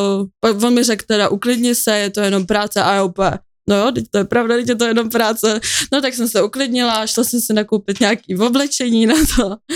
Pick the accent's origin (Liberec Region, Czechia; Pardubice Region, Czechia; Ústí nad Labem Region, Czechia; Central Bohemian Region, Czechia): Central Bohemian Region, Czechia; Já jsem kousek od Příbramy.